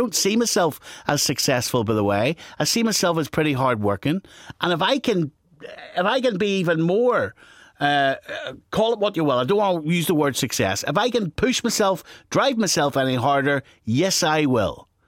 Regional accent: Northern Ireland, United Kingdom; I grew up in Westway Gardens, not too far away from the Ballygamartin Road, which is about a mile above the Woodville Road, which isn't too far away from the Shankill Road, okay?

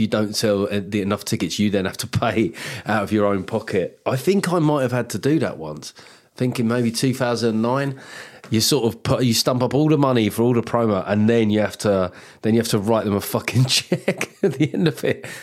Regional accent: Dublin, Leinster, Ireland; accent: Dublin; now in United Kingdom; fuck, I'm losing my Dublin accent.

